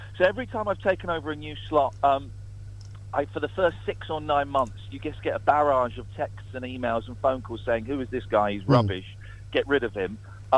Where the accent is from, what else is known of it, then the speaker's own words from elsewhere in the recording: Slough, South East England, United Kingdom; also born or lived in Farnham Common; I grew up in Slough, but then. Well, I spent the first 11 years of my life in Slough, and then we moved to Farnham Common, which is kind of just on, is in Buckinghamshire.